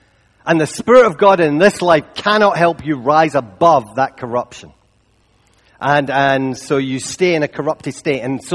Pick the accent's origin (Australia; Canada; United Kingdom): United Kingdom; Scotland; I'll tell you, it's been painful being Scottish through all these years.